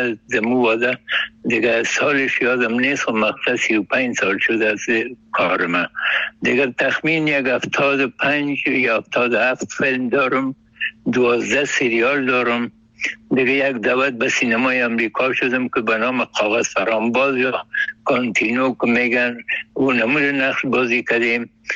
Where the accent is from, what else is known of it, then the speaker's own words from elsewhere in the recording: Kabul, Afghanistan; شهر کونی کابل ولایتم هست، مدبوط نایی اول دمی کوچی خرابات بین هنرمندا تبلو شده.